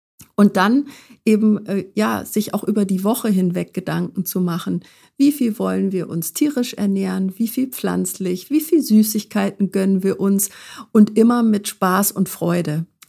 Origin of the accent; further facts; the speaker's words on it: Konstanz, Baden-Württemberg, Germany; Ich komme vom Bodensee aus Konstanz